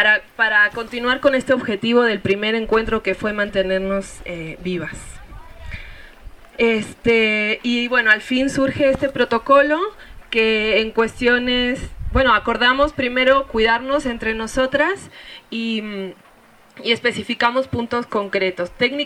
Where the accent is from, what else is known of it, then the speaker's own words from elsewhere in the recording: San Luis Potosí, Mexico; también vengo de San Luis